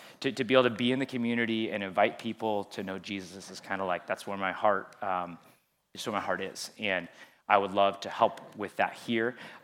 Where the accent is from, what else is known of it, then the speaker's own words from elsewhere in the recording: Ventura, California, United States; I grew up in Ventura.